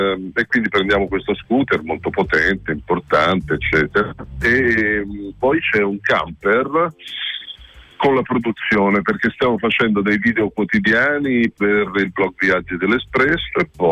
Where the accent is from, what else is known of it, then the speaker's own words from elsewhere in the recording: Follonica, Tuscany, Italy; No, io non sono fiorentino, sono toscano, ma non sono fiorentino, purtroppo.